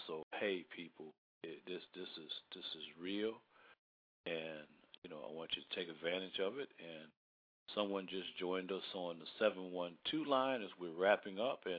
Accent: Baltimore, Maryland, United States; back in my hometown in Baltimore, Maryland, working two, three jobs to survive.

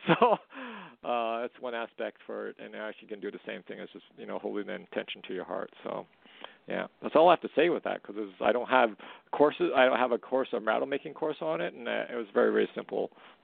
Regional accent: Canada; No, I just think it's that I'm Japanese Canadian

